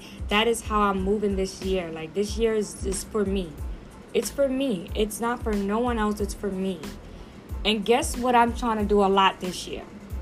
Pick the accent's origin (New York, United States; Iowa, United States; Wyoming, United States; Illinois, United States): New York, United States; Brooklyn; Not Coney Island, but I am from Brooklyn, New York. From the sty, if you're wondering.